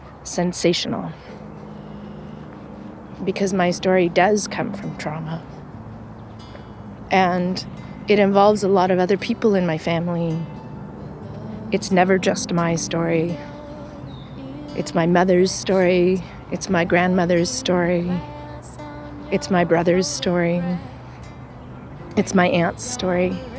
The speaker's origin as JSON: {"language": "English", "town": "Toronto", "region": "Ontario", "country": "Canada", "tie": "born or raised there", "said": "I've been a walker ever since high school, growing up in Toronto."}